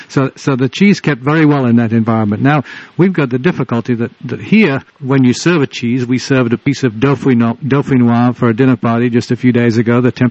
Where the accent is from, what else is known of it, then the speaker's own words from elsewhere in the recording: England, United Kingdom; I grew up in England